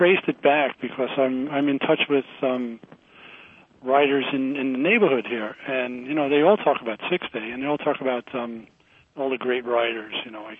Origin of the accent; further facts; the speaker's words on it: Brooklyn, New York, United States; also born or lived in Greenwich Village, New York City; I grew up in Greenwich Village, a very poor Italian family. And, my parents moved to Brooklyn when I was about 3 years old, and I grew up in an Irish neighborhood where I was constantly beat up as a little Italian kid.